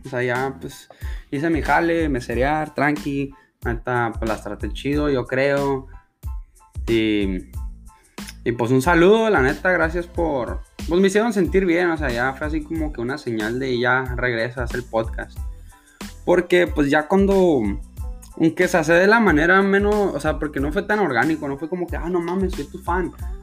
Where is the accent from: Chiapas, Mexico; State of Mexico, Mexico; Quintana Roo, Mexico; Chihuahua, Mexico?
Chihuahua, Mexico; Ciudad Juárez; en la frontera, en Ciudad Juárez del Paso, que es de donde soy yo.